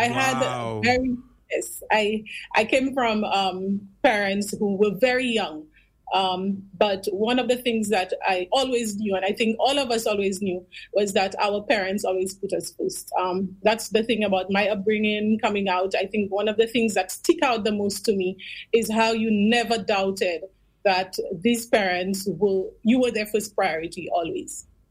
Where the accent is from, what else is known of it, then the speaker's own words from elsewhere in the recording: Beaufort, United States; born there; I was born in Beaufort. I came from a pretty large family, a very close-knit family, which is not something that's not very familiar in rural areas.